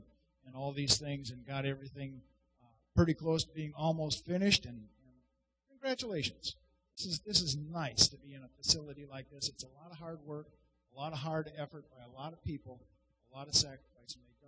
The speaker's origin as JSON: {"language": "English", "region": "Wisconsin", "country": "United States", "tie": "born or raised there", "also_born_or_lived": "South Dakota", "said": "So born and raised in Wisconsin, over to South Dakota for all practicality for work, and then into ministry from that point."}